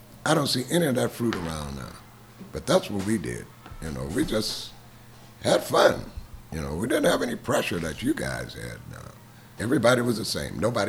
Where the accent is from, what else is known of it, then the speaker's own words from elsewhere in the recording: Pittsburgh, Pennsylvania, United States; also born or lived in St. Louis, Missouri / Vancouver, Washington; I was born in St. Louis, Missouri. But during the war, I moved out west to Vancouver, Washington. My father was a welder at the Kaiser Shipyards during the war. And when the war was over, we moved here to Pittsburgh because my uncle owned the Owl Cab.